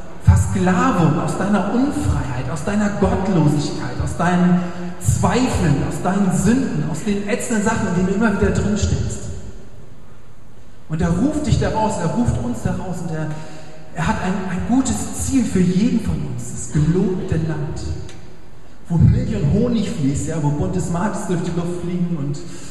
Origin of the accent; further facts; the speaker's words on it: Hamburg, Germany; Ich bin aufgewachsen in Hamburg, in einem Vorort, der heißt Poppenbüttel. Lustiger Name, ich weiß. Ja, ich komme also aus Poppenbüttel